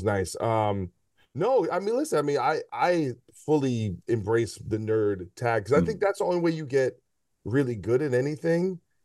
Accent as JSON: {"language": "English", "town": "New Brunswick", "region": "New Jersey", "country": "United States", "tie": "born or raised there", "said": "So, like, I grew up in New Brunswick. You know, it's primarily, you know, black people and Hispanic people."}